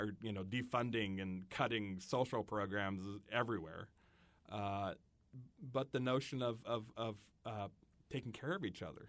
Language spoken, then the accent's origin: English; India; But I'm an Indian saying the government works.